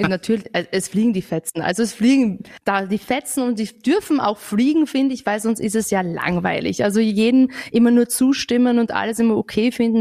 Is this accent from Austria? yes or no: yes; Austria; Gleichzeitig auch also bei uns in Österreich